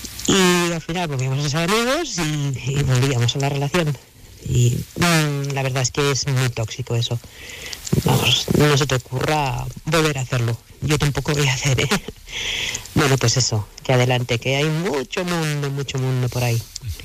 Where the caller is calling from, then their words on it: Barcelona, Catalonia, Spain; de Barcelona